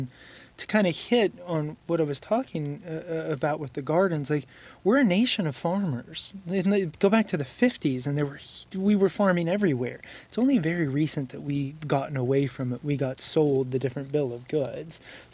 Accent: Oakley, Utah, United States; Yeah, I grew up in Oakley, Utah, which is a very small town in the Uinta Mountains, just east of Park City, and population 500.

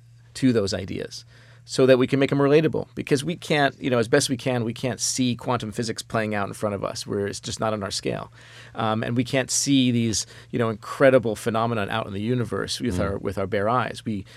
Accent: Brooklyn, New York, United States; growing up where I grew up in Brooklyn, New York, in the community I grew up

